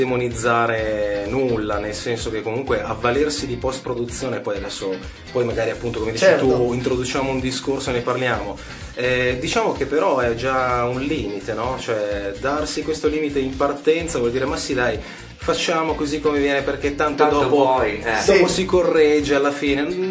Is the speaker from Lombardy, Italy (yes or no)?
yes; Milan, Lombardy, Italy; geograficamente diciamo che sono di Milano, dell'Interland, adesso mi sono spostato su Milano, vivo a Milano da qualche anno.